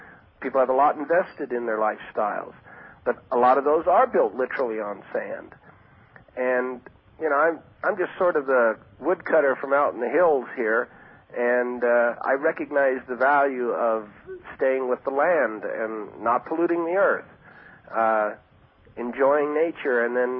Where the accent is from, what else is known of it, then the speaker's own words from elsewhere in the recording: Germany; I mean, I'm from Germany.